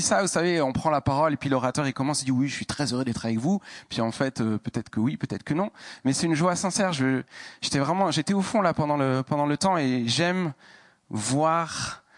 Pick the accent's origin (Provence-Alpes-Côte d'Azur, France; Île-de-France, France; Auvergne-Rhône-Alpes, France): Île-de-France, France; Paris; j'ai grandi donc à Paris